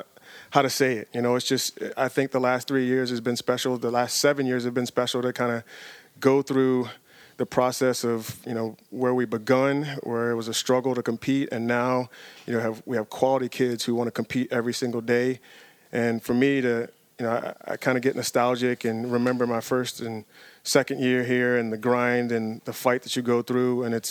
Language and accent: English; Richmond, Virginia, United States; things and people that we experienced during our time growing up in Virginia and Richmond specifically.